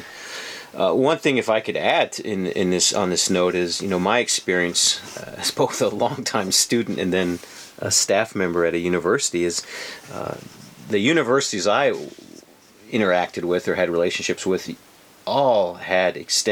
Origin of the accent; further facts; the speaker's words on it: Germany; moved away as an adult; now in United States; Even though I have American last name and an American accent, I grew up in Germany.